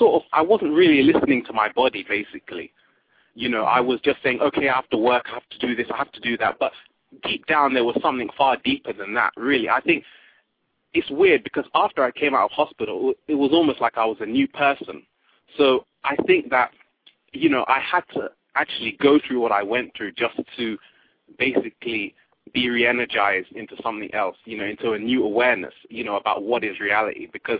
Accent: London, United Kingdom; now in United States; I was born in London. Yes, mm-hmm. London, England. And, you know, I was raised in a very loving background

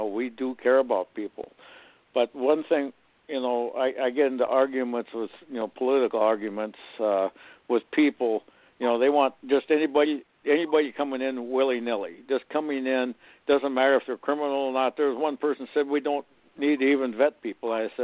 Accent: North Dakota, United States; born there; But I was raised here. I was born here in the USA. I was born in North Dakota. And I was raised here.

